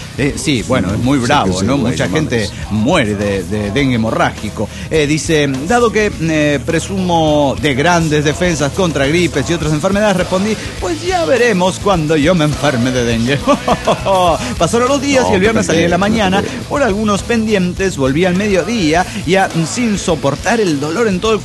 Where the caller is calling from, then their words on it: Orange, California, United States; de Orange, California.